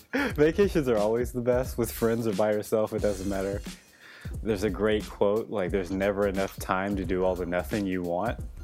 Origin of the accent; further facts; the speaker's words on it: United States; I'm from America, so, you know, I only know the real large horses